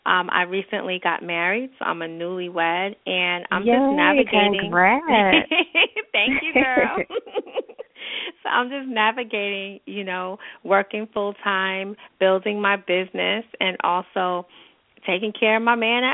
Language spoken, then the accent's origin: English; New Jersey, United States; I'm from New Jersey, so I definitely couldn't go home every weekend.